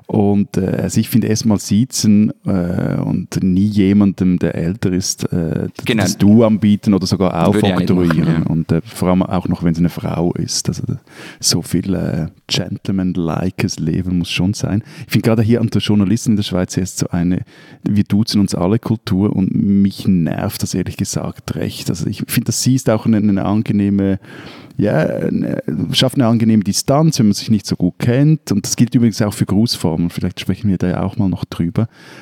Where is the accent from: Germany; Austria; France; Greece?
Germany; Wobei als Deutscher ist das ja schwierig.